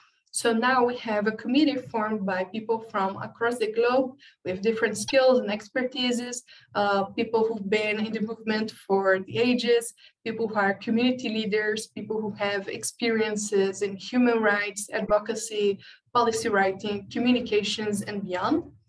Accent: Brazil; English is a second language; I'm from Brazil.

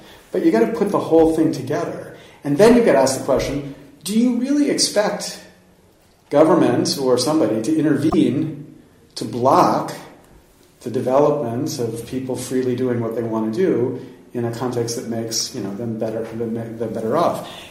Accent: Pennsylvania, United States; I grew up in Pennsylvania, steel workers in Pennsylvania used to have a great job

